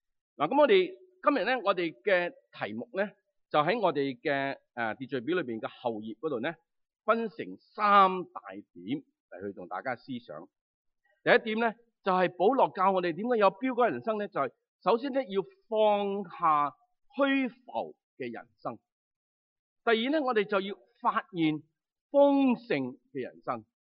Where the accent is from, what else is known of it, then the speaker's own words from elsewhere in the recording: China; 我哋出生于一个中国国土，我哋系中国人，我哋为我哋中国人嘅国籍、我哋嘅身份感到骄傲